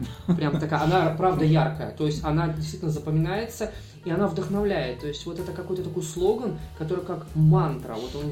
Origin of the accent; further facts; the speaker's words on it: Belarus; Я сам из Беларуси.